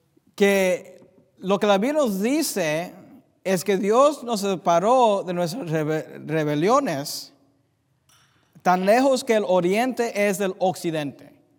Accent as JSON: {"language": "Spanish", "country": "United States", "tie": "born or raised there", "second_language": "Spanish", "said": "Y yo crecí aquí en los Estados Unidos y hablo más inglés que español"}